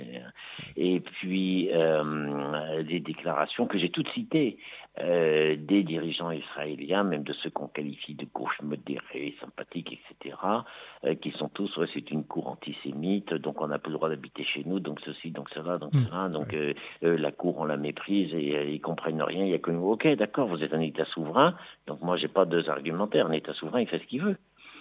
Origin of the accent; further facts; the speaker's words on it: Lyon, Auvergne-Rhône-Alpes, France; tu es de Marseille, je suis de Lyon